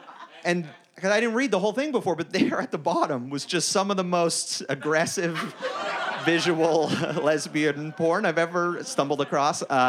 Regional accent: Canada; now in Los Angeles, United States; I live here in Los Angeles now, but I'm from Canada.

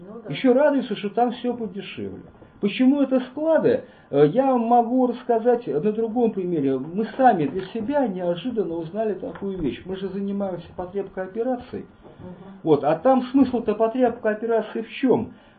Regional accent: Saint Petersburg, Russia; Я, слава богу, ленинградец в четвертом поколении.

